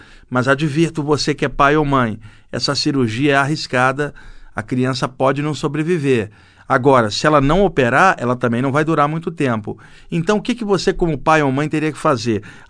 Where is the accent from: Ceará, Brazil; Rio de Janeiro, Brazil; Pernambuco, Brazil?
Rio de Janeiro, Brazil; now in São Paulo, Brazil; eu sou carioca, moro aqui há muitos anos, mas não acostumo com frio, não.